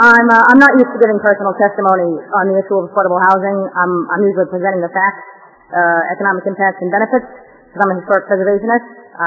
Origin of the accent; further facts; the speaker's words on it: Newton, Massachusetts, United States; I'm from Newton. I went to North.